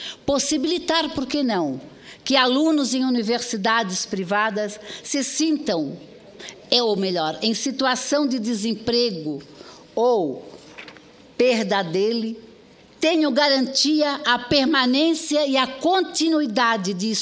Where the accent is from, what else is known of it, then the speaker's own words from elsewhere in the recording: Imbituba, Santa Catarina, Brazil; À minha terra em Imbituba, ao meu estado Santa Catarina, a nossa bela Catarina, o único estado da federação com nome de mulher. A alegria de ter nascido brasileira